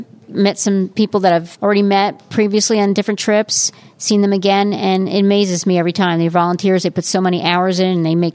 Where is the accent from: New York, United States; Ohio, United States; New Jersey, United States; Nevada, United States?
New Jersey, United States; Point Pleasant; Point Pleasant, New Jersey.